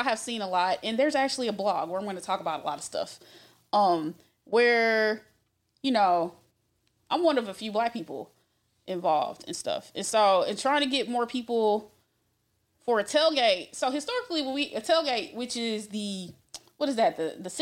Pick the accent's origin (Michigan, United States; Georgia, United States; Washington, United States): Georgia, United States; Atlanta; I'm from Atlanta.